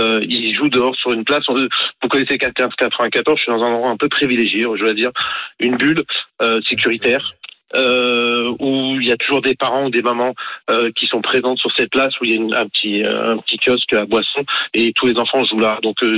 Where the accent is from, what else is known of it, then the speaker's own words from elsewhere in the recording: Ivry-sur-Seine, Île-de-France, France; Et j'ai grandi à Ivry. Mes parents, je suis de 75, donc j'ai grandi à Ivry, dans les cités et autres.